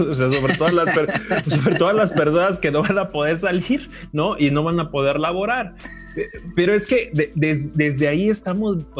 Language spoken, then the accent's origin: Spanish; Mexico; Y eso debería darnos muchísimo gusto como mexicanos.